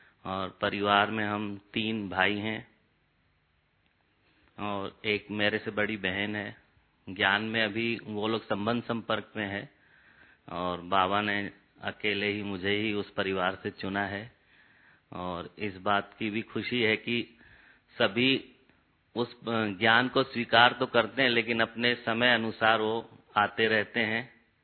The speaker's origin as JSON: {"language": "Hindi", "town": "Bilaspur", "region": "Chhattisgarh", "country": "India", "tie": "born or raised there", "said": "और लौकिक में छत्तीसगढ़ बिलासपुर से हैं और बिलासपुर में ही हमारा जन्म हुआ और सिंधी परिवार के थे तो बहुत माना बड़ी फैमिली थी, चाचा दादा दादी सब इकट्ठे ही सारे परिवार में रहते थे"}